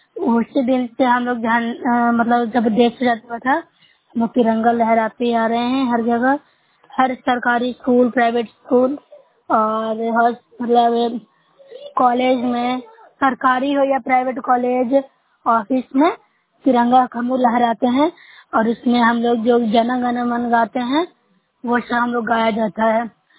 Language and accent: Hindi; Bihar, India; मैं न्यूसा ब्लॉक से हूँ, जिला नालंदा की निवासी हूँ।